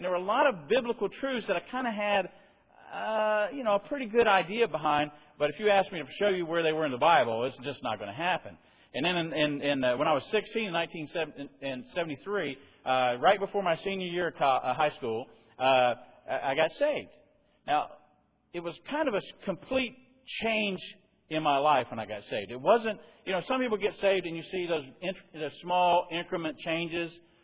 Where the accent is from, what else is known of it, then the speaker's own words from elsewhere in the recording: South Carolina, United States; In fact, I'm from South Carolina, and you would kind of peg my father's family and my mother's family